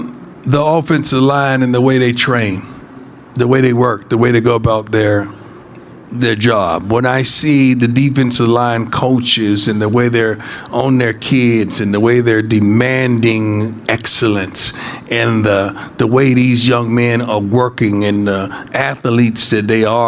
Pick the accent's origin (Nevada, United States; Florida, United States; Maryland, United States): Florida, United States; Fort Myers; I'm a brother from Fort Myers, Florida